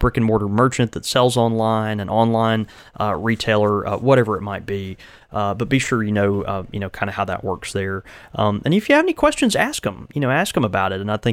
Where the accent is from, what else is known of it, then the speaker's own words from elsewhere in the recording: the South, United States; You know, I am from the South.